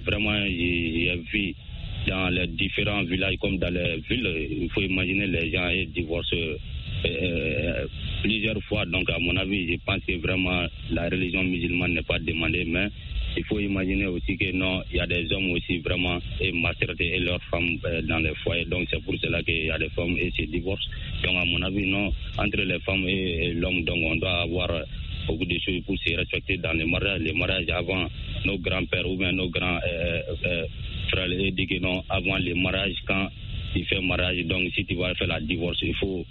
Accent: Sénikéni, Mali; born or raised there

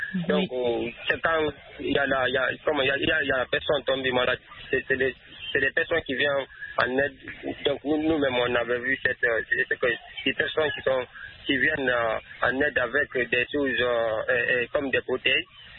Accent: Guinea; Moi, je suis de Guinée

